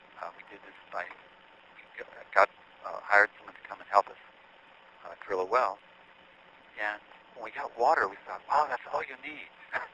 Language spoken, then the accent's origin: English; Oneonta, New York, United States; I grew up in upstate New York.